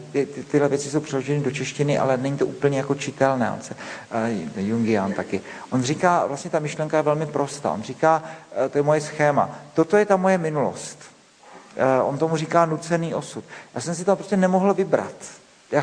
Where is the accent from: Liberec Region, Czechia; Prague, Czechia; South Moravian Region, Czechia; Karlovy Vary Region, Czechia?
South Moravian Region, Czechia; Brno; born there; Já jsem se narodil v Brně.